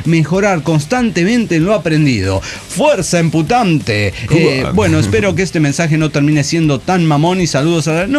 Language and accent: Spanish; El Alto, La Paz, Bolivia; moved away as an adult; now in Mexico City, Mexico; Nací y crecí en el Alto, Bolivia. Sí, y me mudé a la Ciudad de México en noviembre del año pasado.